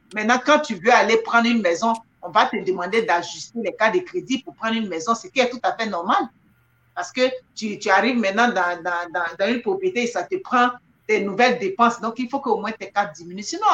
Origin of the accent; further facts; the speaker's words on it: Canada; je suis canadienne, c'est tout. Il y a mon côté africain, oui, c'est vrai